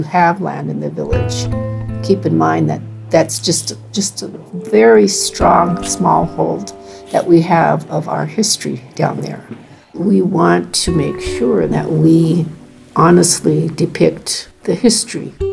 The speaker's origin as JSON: {"language": "English", "town": "Juneau", "region": "Alaska", "country": "United States", "tie": "born or raised there", "said": "I'm Tlingit, and my clan is Yanyedi, and I'm Eagle Wolf. And I grew up in Juno, in what was then, and still is, the Juno Indian Village."}